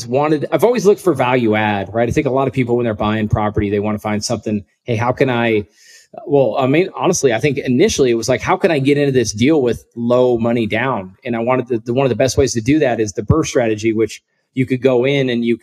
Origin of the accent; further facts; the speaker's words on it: Wyoming, United States; So I grew up in Wyoming.